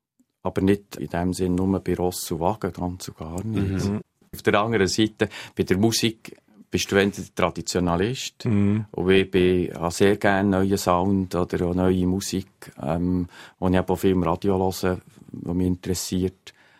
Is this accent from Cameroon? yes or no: no; Thun, Bern, Switzerland; Ich bin einerseits in der Stadt aufgewachsen, zu Thun. Ich war aber auch sehr viel eben auf dem Land, im Emmental, auf dem Bauernhof.